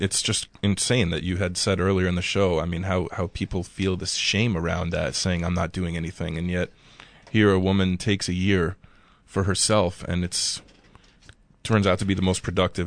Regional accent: New York, United States; I spent my whole life growing up in the New York area

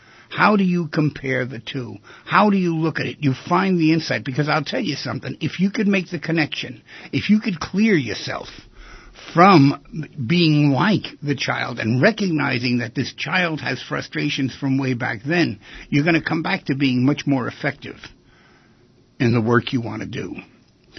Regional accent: New York City, New York, United States; born there; Yeah, I know it well. I was born down there.

